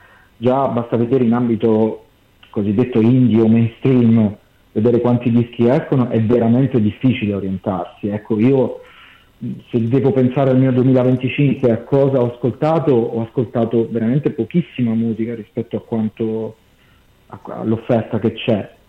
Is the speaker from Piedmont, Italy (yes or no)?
no; Naples, Campania, Italy; Io vengo da Napoli, è una città che adoro